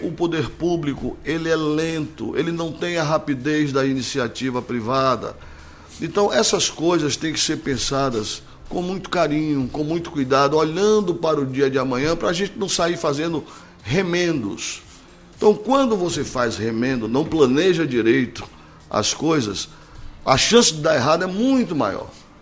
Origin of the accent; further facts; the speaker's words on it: Northeast Region, Brazil; Nossas tradições, nossa cultura junina é igualzinha ao que se vê em todo o Nordeste, porque nós somos nordestinos.